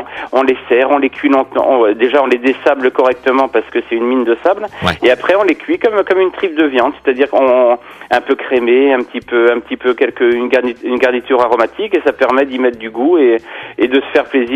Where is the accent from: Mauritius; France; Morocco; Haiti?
France; Brittany; je suis breton.